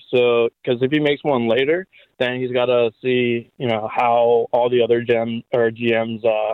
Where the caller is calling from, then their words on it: Robinson, Pennsylvania, United States; Robinson.